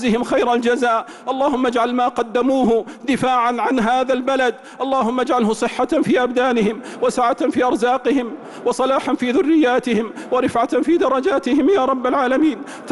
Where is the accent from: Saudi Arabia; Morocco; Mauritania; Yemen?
Saudi Arabia; اللهم احفظ بلادنا المملكة العربية السعودية